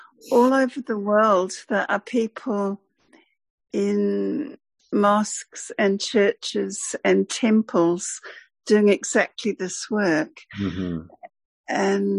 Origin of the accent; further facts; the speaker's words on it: Christchurch, Canterbury, New Zealand; And without thinking, I said, I'm from Christchurch.